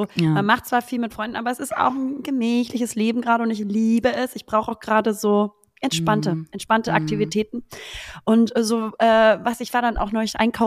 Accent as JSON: {"language": "German", "region": "Hamburg", "country": "Germany", "said": "ich bin Hamburger Original sicherlich."}